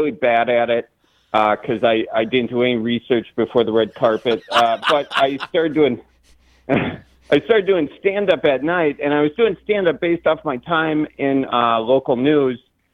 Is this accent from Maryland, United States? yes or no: no; Wisconsin, United States; So I'm from Wisconsin, but backstory is I was in the news business for a while, but I was always told, and I actually lost a couple gigs because I had an accent.